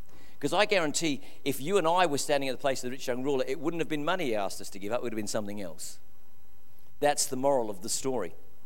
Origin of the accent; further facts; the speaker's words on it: England, United Kingdom; accent: English; moved away; Well, it comes out in my old English accent. That's the only word I've hung on to, I think.